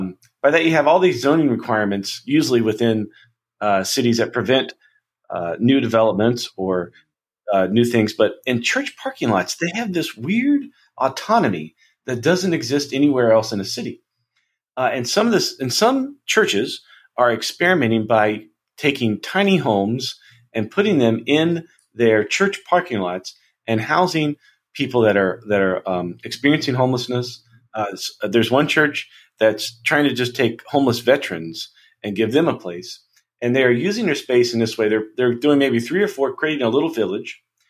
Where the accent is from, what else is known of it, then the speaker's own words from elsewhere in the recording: West Virginia, United States; You know, when I was back home, I'm from West Virginia, and just for the heck of it, my mom lives in a small town